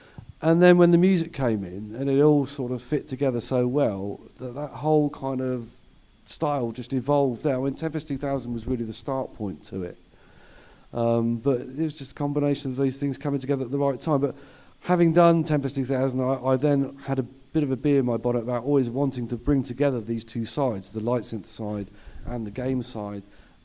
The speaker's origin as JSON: {"language": "English", "country": "United Kingdom", "said": "I am as British as a cup of tea"}